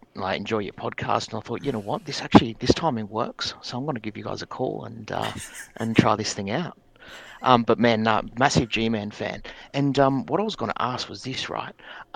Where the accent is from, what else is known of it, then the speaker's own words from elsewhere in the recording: Sydney, New South Wales, Australia; Hey, guys, I'm from Sydney, Australia.